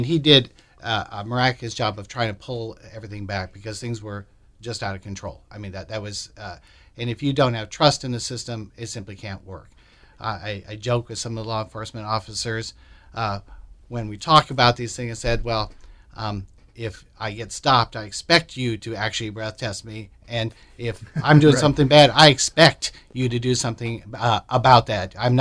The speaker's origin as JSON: {"language": "English", "town": "Fremont", "country": "United States", "tie": "born or raised there", "said": "I promised my wife 30 years ago, she moved to my hometown of Fremont, that she could live in a place where she could be safer in her own home"}